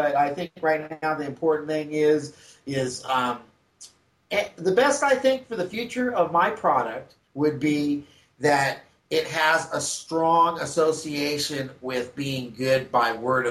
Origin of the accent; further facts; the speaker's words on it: Hollywood, California, United States; also born or lived in Huntington Beach; I'm from Los Angeles, originally from Hollywood, down to Huntington Beach in Orange County.